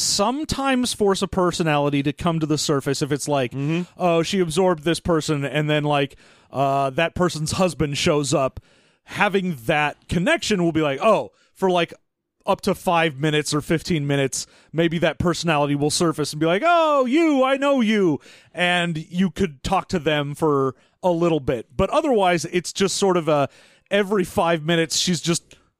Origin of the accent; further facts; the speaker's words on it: United States; but I'm American